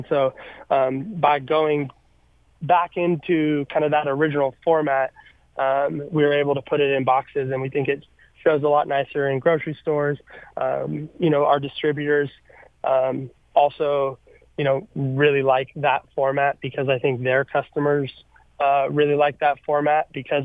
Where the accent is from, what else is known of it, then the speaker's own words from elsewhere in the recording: Santa Rosa, California, United States; we grew up in Santa Rosa, and I have two older brothers